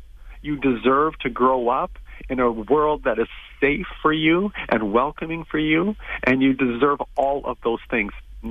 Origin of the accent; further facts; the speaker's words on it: Camrose, Alberta, Canada; I'm 55 now, approaching 55. When I was younger, growing up in Camrose, Alberta, smallish town here